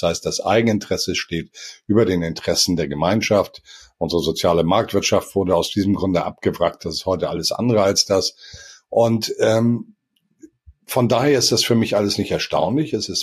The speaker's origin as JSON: {"language": "German", "region": "Hamburg", "country": "Germany", "tie": "born or raised there", "said": "Wir sind beides Hamburger, war mal Hamburger Bürgermeister, ich bin gebürtiger Hamburger sogar."}